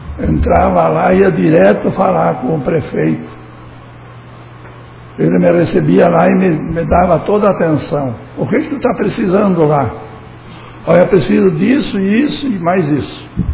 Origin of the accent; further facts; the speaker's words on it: Colônia Santo Antônio, Brazil; nascido e criado na Colônia Santo Antônio.